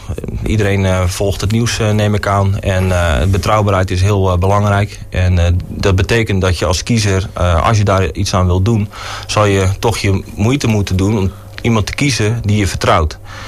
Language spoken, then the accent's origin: Dutch; Dordrecht, South Holland, Netherlands; born there; ik woon in Binnenmaas, Westmaas. En ik ben geboren in Dordrecht. En woon nu in de Hoekse Waard. Prima naar mijn zin al een jaar of 10.